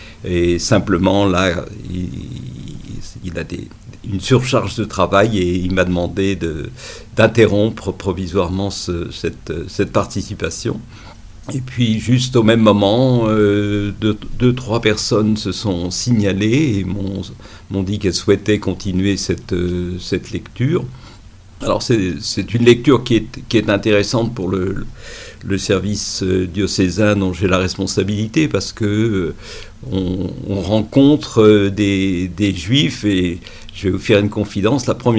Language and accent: French; Paris, Île-de-France, France; je suis originaire de Paris, j'étais à côté de la rue des Rosiers